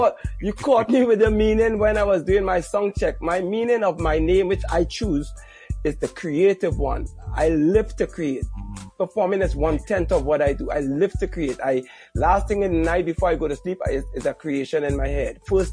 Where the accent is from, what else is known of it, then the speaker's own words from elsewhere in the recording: Trinidad & Tobago; accent: Trinidad dialect; I'm from Trinidad. It's a Caribbean island, and it's the most southern Caribbean island. It's the island next to Venezuela.